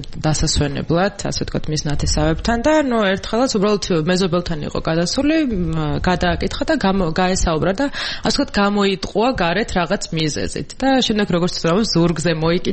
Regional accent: Imereti, Georgia; უპირველეს ყოვლისა მე თვითონ იმერეთიდან ვარ და ხშირად მეწადა ხოლმე ეგ სოფელში

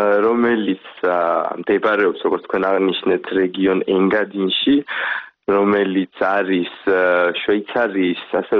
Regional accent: Kakheti, Georgia; მე წარმოშობით კახელი ვარ და ცოტა მაგონეს კახელს ბურგუნდია რაღაცით

